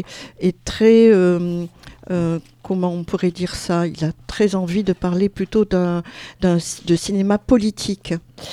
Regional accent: Corsica, France; Attends, je suis Corse

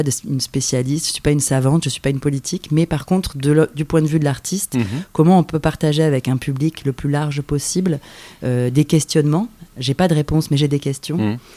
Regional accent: Arles, Provence-Alpes-Côte d'Azur, France; Alors, géographiquement, je viens d'Arles. C'est là où j'ai grandi.

